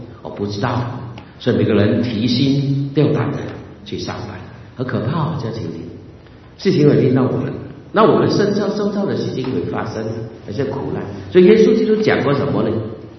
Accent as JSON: {"language": "Chinese", "country": "Hong Kong", "said": "讲近一点，我从香港来，香港最近平安不平安？"}